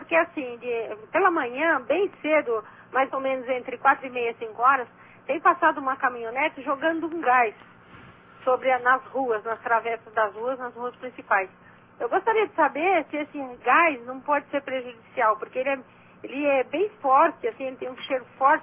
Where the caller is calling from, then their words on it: São Paulo, Brazil; Do bairro do Limão.